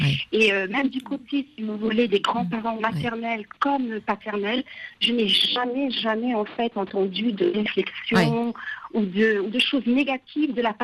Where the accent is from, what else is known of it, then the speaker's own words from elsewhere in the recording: Dakar, Senegal; also born or lived in Paris, France; j'ai grandi à Dakar et ensuite je suis allée faire mes études à Paris et je suis revenue vivre à Dakar.